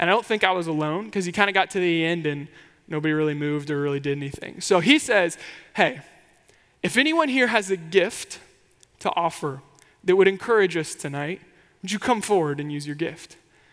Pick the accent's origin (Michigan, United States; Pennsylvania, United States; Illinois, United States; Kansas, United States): Kansas, United States; And I was familiar with it because I'm from Kansas, obviously.